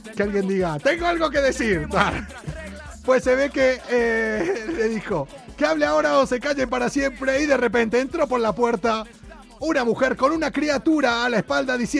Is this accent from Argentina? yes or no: yes; Argentina; vos ya trajiste unas buenas influencias anteriormente de Argentina, como somos todos los argentinos.